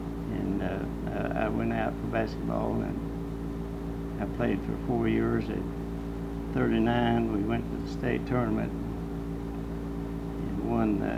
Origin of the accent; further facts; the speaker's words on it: Mousie, Kentucky, United States; Born and raised in Mousie, Kentucky.